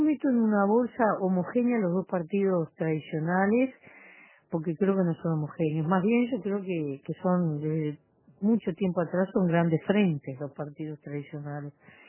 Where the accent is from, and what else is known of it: Uruguay